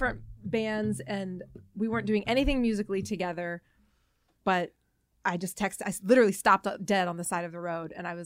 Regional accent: Indiana, United States; It's about my home state, Indiana.

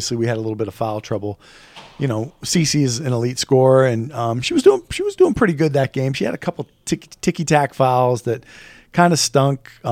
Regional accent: New England, United States; Like, I grew up in New England.

